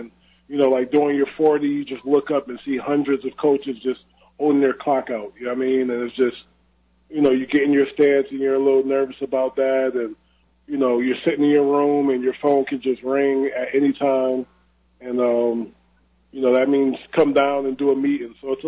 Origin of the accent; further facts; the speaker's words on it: Hartford, Connecticut, United States; Yeah, I grew up in Hartford, went to high school in Windsor, Connecticut. It's a small suburb, you know, right outside the city. And, yeah, born and raised a New England kid.